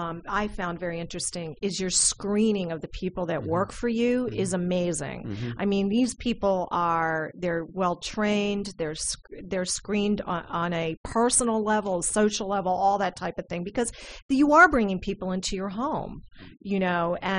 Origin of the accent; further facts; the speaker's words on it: Louisiana, United States; I am originally from South Louisiana, and many people, including family members of mine, were affected by Katrina.